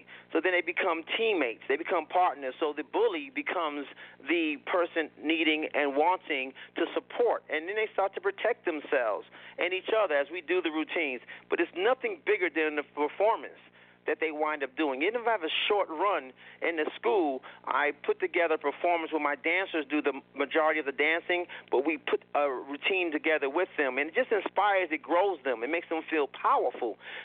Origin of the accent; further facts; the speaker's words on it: Bronx, New York, United States; I'm born and raised in the Bronx, Lincoln, on 3rd Avenue, Lincoln Hospital. Born and raised in the Bronx.